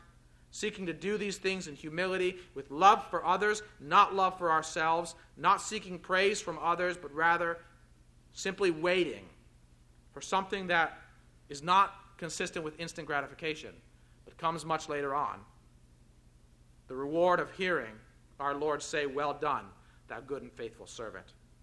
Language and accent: English; Cleveland, Ohio, United States; And he was telling me about a church he had pastored where I grew up in Cleveland, in that area for many years